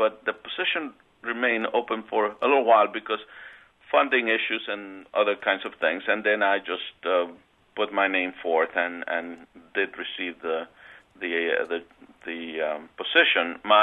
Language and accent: English; Mexico; now in United States; I'm originally from Mexico